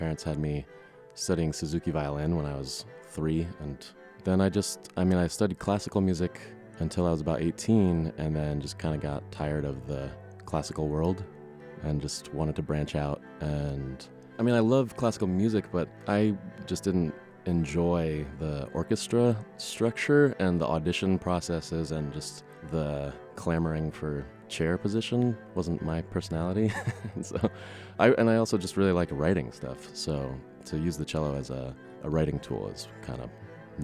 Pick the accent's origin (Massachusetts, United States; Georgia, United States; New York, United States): Georgia, United States; Atlanta; I'm a cellist from Atlanta.